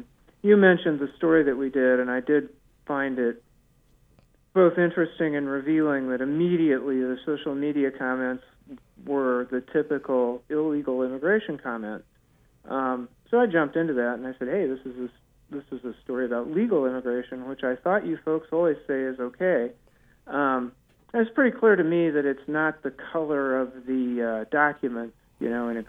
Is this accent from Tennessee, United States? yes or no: no; Nebraska, United States; I grew up in Nebraska, and a whole lot of older folks were German and spoke German in their homes, and their grandparents didn't speak English.